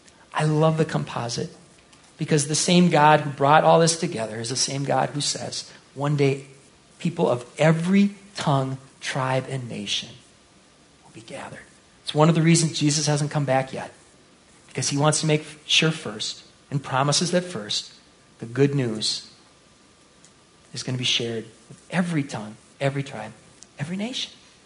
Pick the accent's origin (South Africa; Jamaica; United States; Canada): United States; Hastings, Nebraska; I grew up in Hastings, detasseling corn.